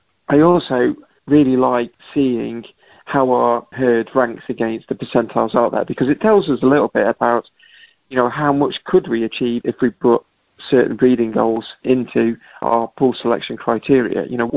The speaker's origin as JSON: {"language": "English", "country": "United Kingdom", "said": "we're British"}